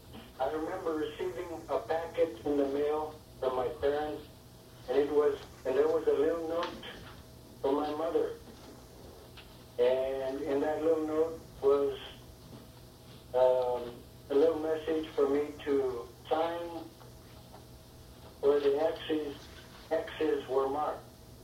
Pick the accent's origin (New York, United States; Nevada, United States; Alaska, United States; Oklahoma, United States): Alaska, United States; Kotzebue; from Kotzebue. Veteran of Vietnam